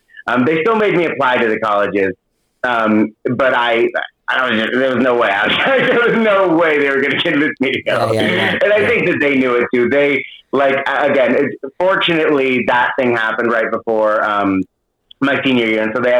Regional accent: Denver, Colorado, United States; now in Brooklyn, United States; I guess I didn't realize what makes Denver not like a normal American city until I went to LA and then back to Denver

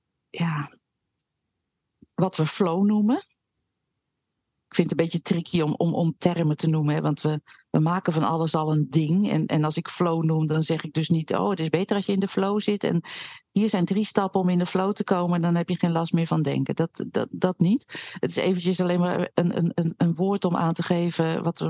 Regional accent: Utrecht, Netherlands; ik ben opgegroeid in Utrecht en daar dus heb ik leren fietsen in mijn beleving druk verkeer.

